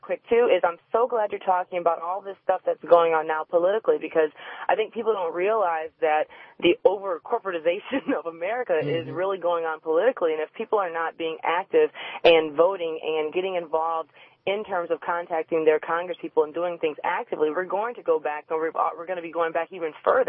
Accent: United States; I'm as American as anybody else.

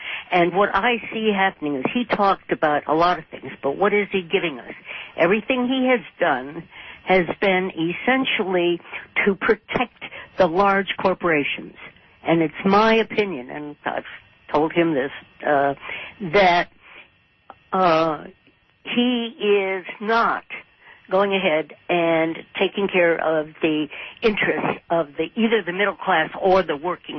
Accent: Detroit, Michigan, United States; Okay, right, and I'm from Detroit.

